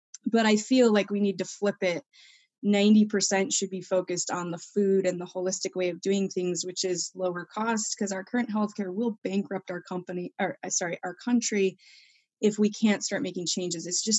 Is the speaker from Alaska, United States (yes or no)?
yes; Alaska, United States; So I grew up in Alaska on a homestead, and we grew most of our own food.